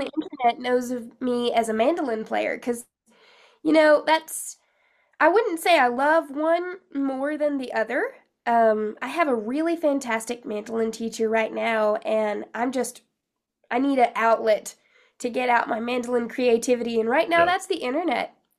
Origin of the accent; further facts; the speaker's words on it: New Mexico, United States; Because we lived in New Mexico. I grew up in New Mexico.